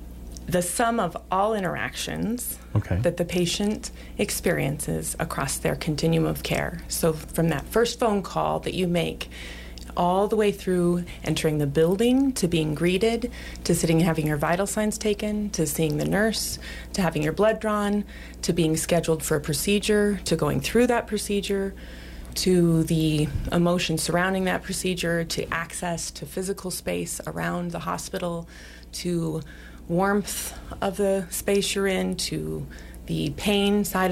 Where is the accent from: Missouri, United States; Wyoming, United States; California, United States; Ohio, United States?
Wyoming, United States; Sheridan; I grew up here in Sheridan. … Graduated Sheridan High School